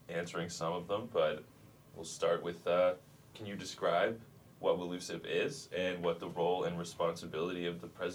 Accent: Brantford, Ontario, Canada; You know that I'm from Brantford.

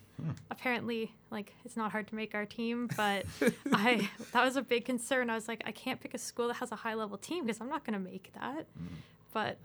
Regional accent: Rockwood, Ontario, Canada; So I'm from Rockwood, Ontario, very small town near Guelph.

